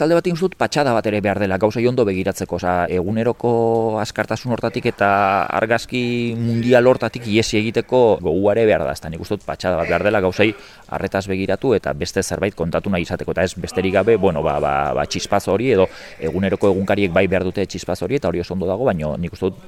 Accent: Hondarribia, Basque Country, Spain; now in Irun, Spain; bueno, ni ondarri bikoa naiz, Irunen bizi naiz

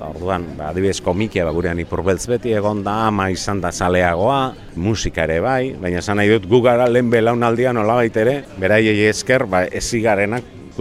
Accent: Durango, Basque Country, Spain; Durangarra naiz

